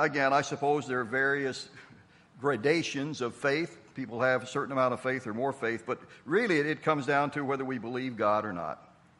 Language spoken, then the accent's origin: English; the South, United States; now in Massachusetts, United States; We came from the South. We had never been any further north than the Mason-Dixon line. We were just getting used to living in Massachusetts.